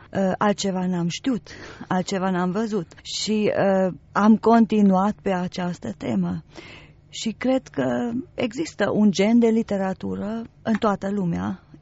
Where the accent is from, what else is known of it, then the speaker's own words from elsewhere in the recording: Romania; moved away as an adult; am fost născută în România, am crescut acolo și am trăit în România până am avut vârsta de 32 de ani. Am părăsit țara la vârsta de 32 de ani.